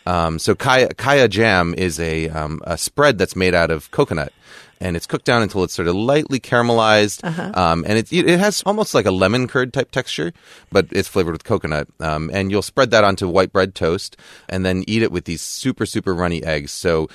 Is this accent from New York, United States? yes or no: yes; New York, United States; And I mean, I grew up in New York, so a really good fresh bagel with cream cheese.